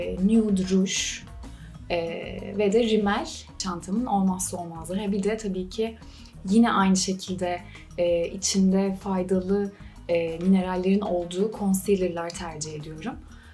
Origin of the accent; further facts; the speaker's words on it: Kaş, Antalya, Turkey; Marka benim büyüdüğüm yerden, çocukluğumun geçtiği, yazlarımın geçtiği yerden ilhamla çıkıyor. Kaş benim memleketim.